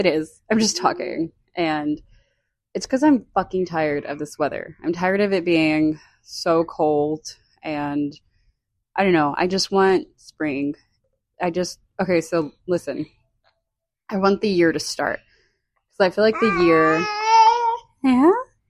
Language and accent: English; United States; accent: American; It's going to sound stupid anyways in my American accent